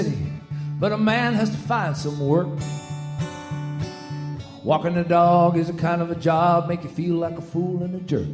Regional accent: New York, United States; also born or lived in Hollywood; I just moved back to New York. I grew up in New York. In the suburbs and lived in the city for years, but then I was out in Hollywood for a few years, but I've just moved back.

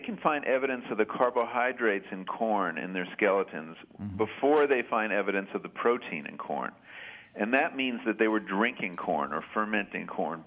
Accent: Long Island, New York, United States; No, I hail from Long Island.

